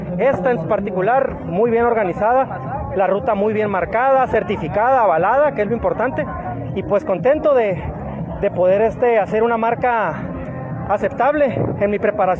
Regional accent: Loreto, Baja California Sur, Mexico; De Loreto, Baja California Sur.

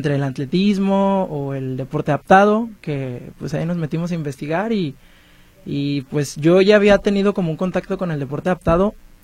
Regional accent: Guadalajara, Jalisco, Mexico; Sí, yo soy de aquí de Guadalajara, de ahí de por la colonia Miravalle.

